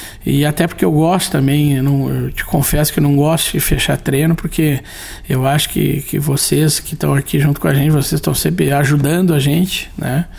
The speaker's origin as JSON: {"language": "Portuguese", "region": "Rio Grande do Sul", "country": "Brazil", "said": "Eu sou gaúcho e acho que muitas vezes nós aqui do Sul"}